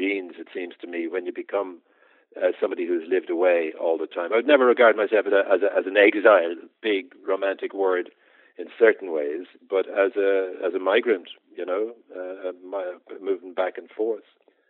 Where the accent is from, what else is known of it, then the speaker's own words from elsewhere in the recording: Dublin, Leinster, Ireland; Then my native city has changed a great deal. When I grew up in Dublin, even when I was a student there in the 60s